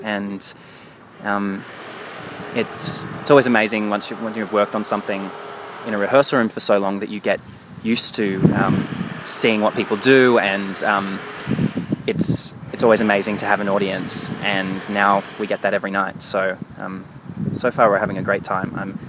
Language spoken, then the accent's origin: English; Australia; I'm obviously from Australia.